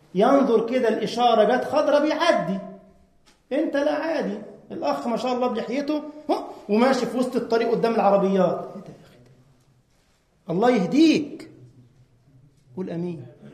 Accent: Egypt; عندنا في مصر منتج يا شيخ محمد كده طيب

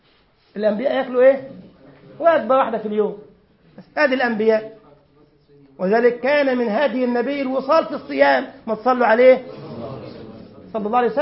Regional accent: Egypt; احنا عندنا في مصر فرخة عادي

